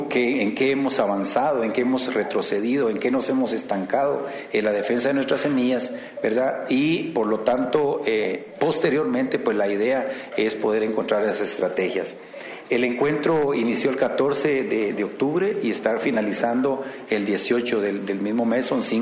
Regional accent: Guatemala; esta es una lucha que siempre nos ha gustado como guatemalteco remarcar

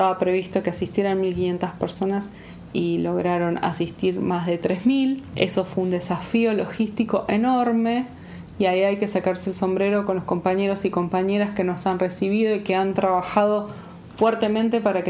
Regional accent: Argentina; yo por mi parte porque soy argentina

